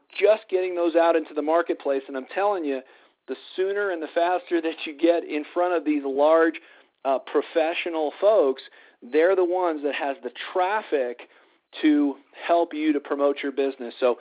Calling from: Colorado, United States; I'm calling in from Colorado tonight and glad to be with you here this evening.

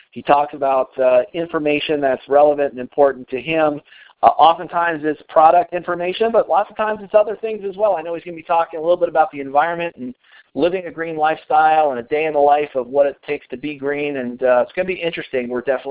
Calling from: Colorado, United States; I'm calling in from Colorado tonight.

